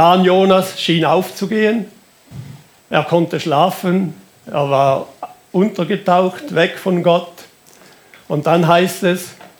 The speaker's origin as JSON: {"language": "German", "country": "Switzerland", "said": "Wir könnten uns da als Schweizer Christen sehr schnell täuschen"}